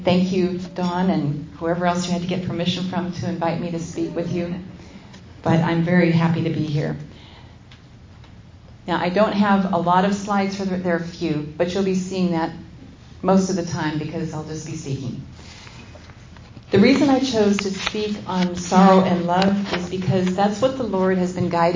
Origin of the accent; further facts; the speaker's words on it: Burien, Washington, United States; now in Tacoma, United States; I grew up near Burien, Washington. I met Jack at MIT, and at the end of my junior year, we got married in Boston.